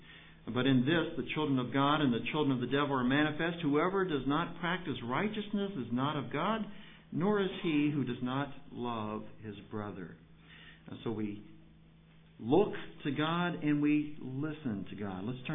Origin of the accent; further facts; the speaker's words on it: Louisville, Kentucky, United States; Now, Louisville's my hometown.